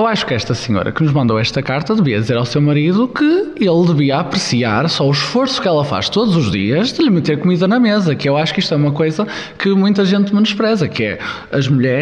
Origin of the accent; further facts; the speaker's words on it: Viana do Castelo, Norte, Portugal; tenho 20 anos, sou de Viana do Castelo